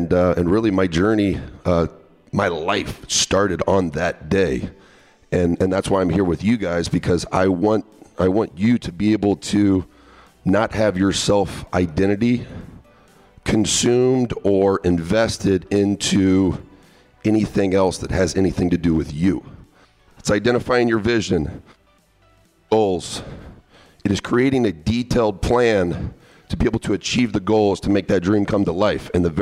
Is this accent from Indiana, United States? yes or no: yes; Indianapolis, Indiana, United States; 47 miles from my hometown, Indianapolis, Indiana